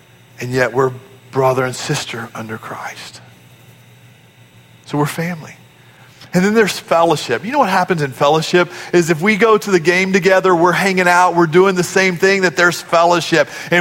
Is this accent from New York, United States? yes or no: no; Sweeney, Texas, United States; born there; I was born in Sweeney, Texas.